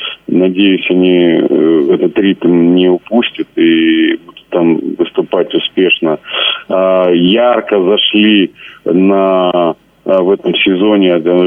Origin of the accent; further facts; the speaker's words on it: Perm, Perm Krai, Russia; потому что я прям пермяк-пермяк.